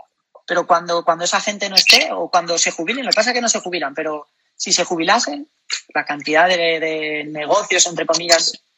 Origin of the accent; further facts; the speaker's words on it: León, Castile and León, Spain; yo, que soy de León, León tiene 7 reservas de la biosfera